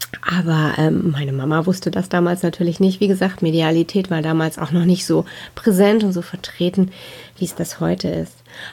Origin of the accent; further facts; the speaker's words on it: North Rhine-Westphalia, Germany; born there; ich bin im Ruhrgebiet geboren, da wohne ich auch heute noch, mitten im schönen Ruhrpott sozusagen. Ich bin 45 Jahre alt, habe zwei erwachsene Töchter, die beide studieren und wohne mit meinem Mann, unseren Mädels und unseren Hunden im Bottrop.